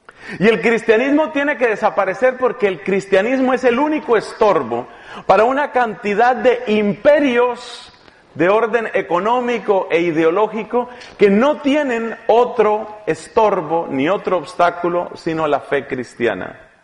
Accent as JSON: {"language": "Spanish", "country": "Colombia", "said": "Yo soy colombiano y, sin embargo, estamos conectados."}